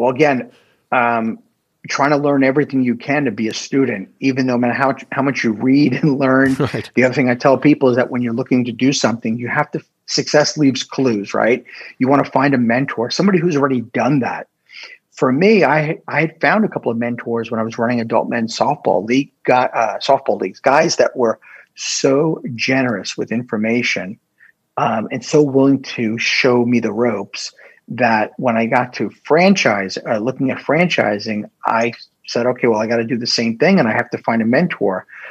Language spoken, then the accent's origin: English; New York, United States; now in Tampa, United States; I'm this Yankee from New York living here in Tampa, and I'm having people all tell me this, and maybe they were right.